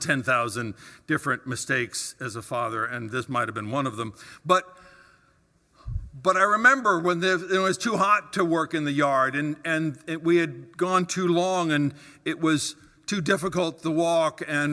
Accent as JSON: {"language": "English", "region": "Virginia", "country": "United States", "tie": "born or raised there", "said": "remember as a little boy trying to survive in the waves coming up on the beach on the eastern seaboard. I grew up in Virginia."}